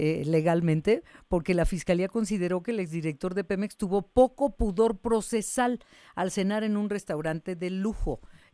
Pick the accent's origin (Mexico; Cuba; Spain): Mexico; nuestro mejor escenario como mexicanos